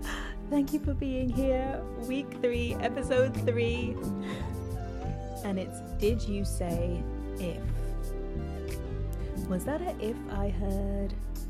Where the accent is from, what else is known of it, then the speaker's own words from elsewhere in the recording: England, United Kingdom; I said Z, it's Z, I'm English.